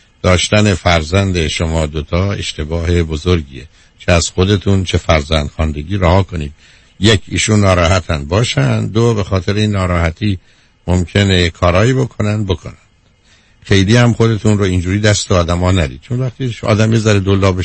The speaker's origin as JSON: {"language": "Persian", "country": "Iran", "said": "ما ایرانیان به عنوان یه ایرانی"}